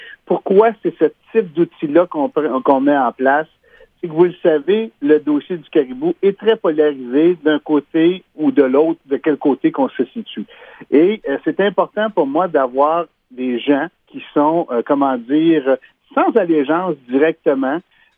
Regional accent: Quebec, Canada; je vais donner le cas de chez nous en Abitibi.

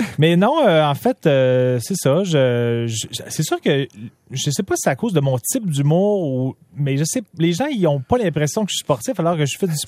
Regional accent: Quebec City, Quebec, Canada; Moi, je viens de Québec, fait que je suis plus au Colisée que j'allais quand j'étais petit

